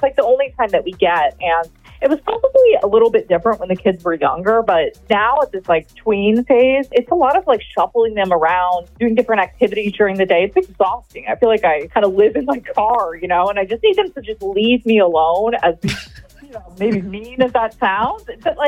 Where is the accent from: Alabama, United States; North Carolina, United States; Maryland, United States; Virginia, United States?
Maryland, United States; Baltimore; I'm from Baltimore.